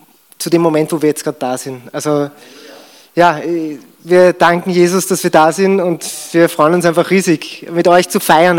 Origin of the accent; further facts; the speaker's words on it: Lower Austria, Austria; now in Vienna, Austria; Wir kommen eben aus Niederösterreich ursprünglich, wohnen jetzt in Wien.